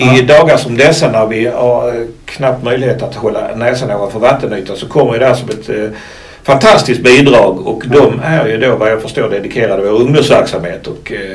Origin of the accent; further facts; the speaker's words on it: Ramlösa, Skåne, Sweden; när jag var ung i Ramlösa